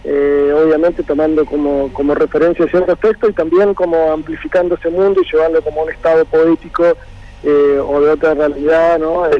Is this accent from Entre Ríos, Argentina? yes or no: yes; Crespo, Entre Ríos, Argentina; now in Buenos Aires, Argentina; yo soy de Crespo, vivo hace años en Buenos Aires, si bien tengo como una... paso mucho tiempo acá en Entre Ríos, pero vivo en Buenos Aires hace muchísimo tiempo